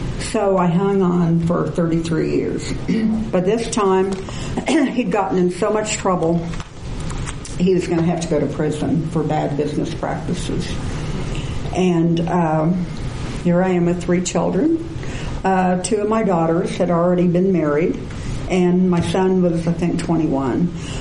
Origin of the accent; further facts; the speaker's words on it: Wichita, Kansas, United States; born there; moved away as an adult; now in Oklahoma City, United States; He took a job in Oklahoma City. I was born in Wichita, so was he. We moved to Oklahoma City.